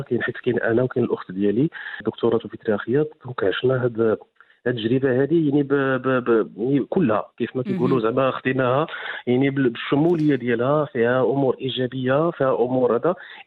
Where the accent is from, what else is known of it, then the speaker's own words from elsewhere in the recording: Syria; وعلى المواطنين وعلى على كمغاربه